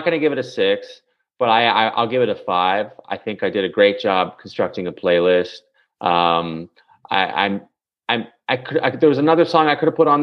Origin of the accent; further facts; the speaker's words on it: Canada; I'm from Canada.